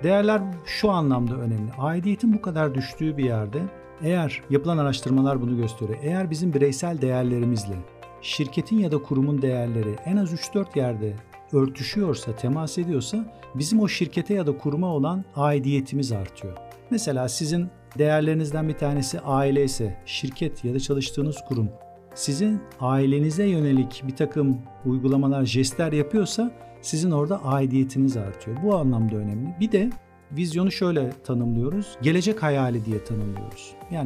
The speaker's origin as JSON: {"language": "Turkish", "town": "Babaeski", "region": "Kırklareli", "country": "Turkey", "tie": "born or raised there", "also_born_or_lived": "Istanbul", "said": "Trakya çocuğuyum. Kırklareli Babaeski doğumluyum. İlkokulda Babaeski'yi bitirdikten sonra ortaokul, lise, üniversite ağırlıklı olarak hep İstanbul'da geçti. 2 yıllık bir Ankara geçmişim var."}